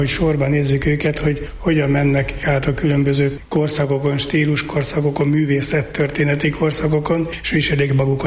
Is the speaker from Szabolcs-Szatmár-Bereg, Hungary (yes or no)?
no; Budafok, Budapest, Hungary; Szülőföldem Budafok, a Pezsgő és Bor városa megtisztelő cím birtokosa.